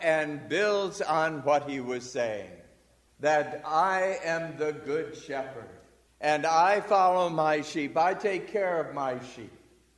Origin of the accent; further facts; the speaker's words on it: Chicago, Illinois, United States; and I was brought up in Chicago, and the only sheep we saw were in the butcher shop.